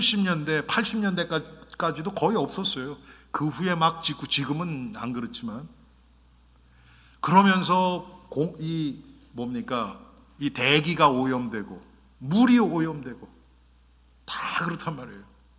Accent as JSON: {"language": "Korean", "country": "South Korea", "moved": "yes", "lives_now": "United States", "said": "제가 한국 사람이면서도 지금도 풀리지 않는 게, 제가 처음 미국 왔을 때의 그 한국 사람의"}